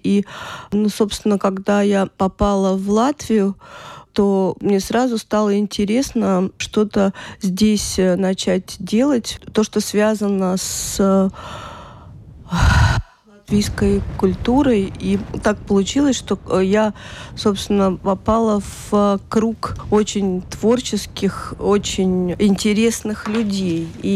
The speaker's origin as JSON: {"language": "Russian", "country": "Georgia", "tie": "born or raised there", "also_born_or_lived": "Moscow, Russia / Germany", "said": "что у меня мама наполовину полька, наполовину белоруска, папа грузин. И я родилась в Москве, выросла я в Грузии и училась в Германии частично, 2 года там жила."}